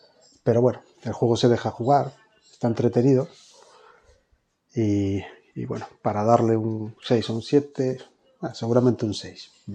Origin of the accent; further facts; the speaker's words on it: Asturias, Spain; de Asturias.